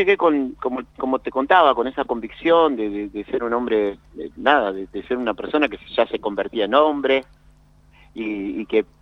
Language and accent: Spanish; La Matanza, Buenos Aires Province, Argentina; Yo soy de La Matanza, y bueno, me tocó ir un poco lejos de mi casa